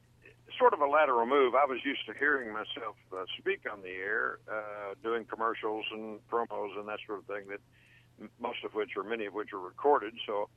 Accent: Kentucky, United States; We still have the farm that I was raised on in Kentucky

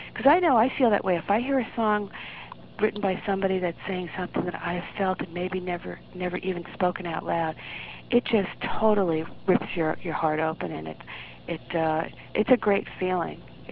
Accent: Peekskill, New York, United States; I'm originally from Peekskill, New York. And which is just north of New York City, about 40 miles.

